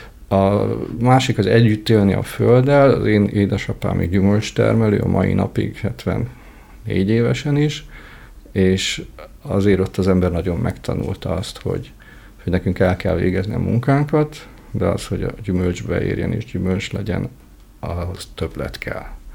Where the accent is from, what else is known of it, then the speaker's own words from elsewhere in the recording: Fehérgyarmat, Szabolcs-Szatmár-Bereg, Hungary; born there; Szatmár megyében, igen, Fehérgyarmaton születtem. Úgy szoktam mondani, 7 szilvafás kisnemesi családban, tehát egy olyan gyökérrel évszázadokra visszamenőleg